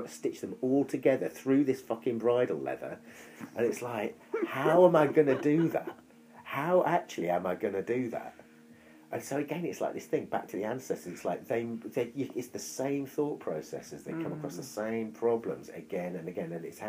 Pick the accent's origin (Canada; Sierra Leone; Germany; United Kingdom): United Kingdom; East Midlands; Where I grew up, where I grew up in North Nottinghamshire, is like it's before I left.